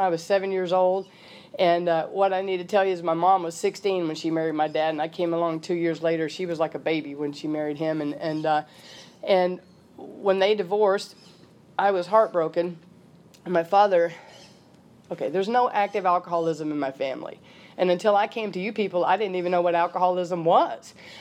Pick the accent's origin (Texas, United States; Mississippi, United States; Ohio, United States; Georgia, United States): Mississippi, United States; Sledge; I was born in Sledge, Mississippi, which is about 50 miles south of Memphis, Tennessee, on a cotton and soybean farm in the middle of nowhere.